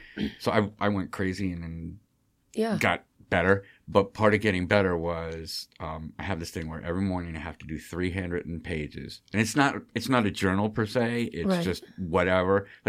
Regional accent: Rhinebeck, New York, United States; I grew up in Rhinebeck, and I saw … in the Civic Center in 1979.

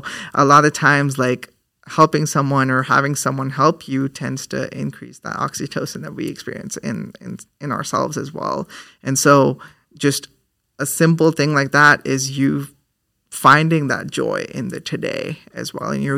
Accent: India; which is very prominent in my culture being an Indian person as well, or a South Asian person as well

